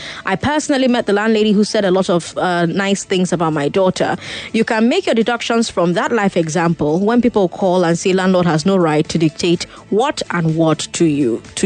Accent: Odukbani, Cross River, Nigeria; I told him I'm from Odukbani in Cross River State.

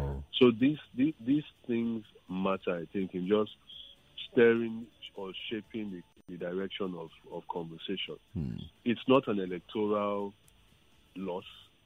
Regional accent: South, Nigeria; I'm from the South, and Edwin Clark is one of our leaders.

